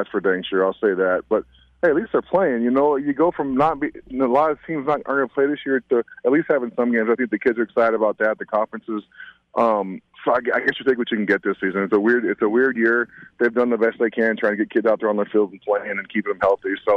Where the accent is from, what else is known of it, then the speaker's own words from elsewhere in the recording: New Mexico, United States; You know, when you get there, I grew up in New Mexico, so I didn't know a lot about the Bears when I got there.